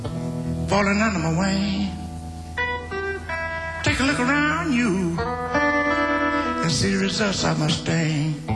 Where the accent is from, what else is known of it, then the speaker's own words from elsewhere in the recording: Mississippi, United States; down in Mississippi, where I come from. Yeah, I'm from Mississippi. I'm from Mississippi. And you know what? I'm glad I'm from Mississippi.